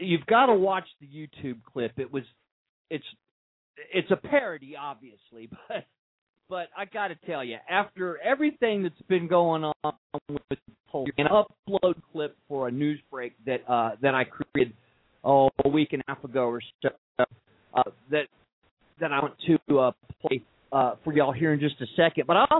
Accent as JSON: {"language": "English", "region": "Texas", "country": "United States", "said": "Now, obviously I'm from Texas, and they actually grow pretty big, but not that big."}